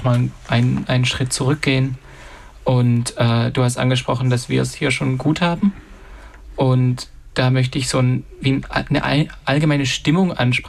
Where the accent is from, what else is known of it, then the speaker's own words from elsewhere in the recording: Switzerland; bei uns in der Schweiz wird es ja nicht schwierig. So, da wir haben unsere tolle direkte Demokratie